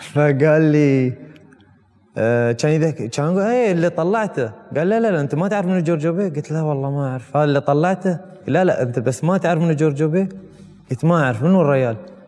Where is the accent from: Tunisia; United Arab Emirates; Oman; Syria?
United Arab Emirates; نحن من الامارات ومن الخليج عندنا ذوق شوي في هالامور